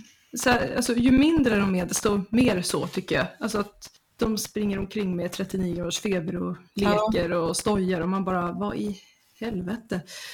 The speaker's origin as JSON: {"language": "Swedish", "town": "Stockholm", "region": "Stockholm County", "country": "Sweden", "also_born_or_lived": "Skåne", "said": "jag är från Stockholm från början. Ja. Men jag har bott i Skåne i snart 8 år, så det börjar nog kanske slipas bort det värsta."}